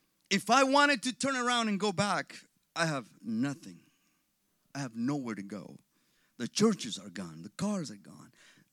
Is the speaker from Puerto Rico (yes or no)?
no; Mexico; And I yelled back as loud as I could, I'm from Mexico.